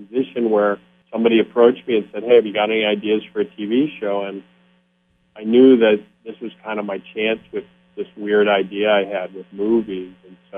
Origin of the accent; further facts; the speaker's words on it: Green Bay, Wisconsin, United States; I grew up in Green Bay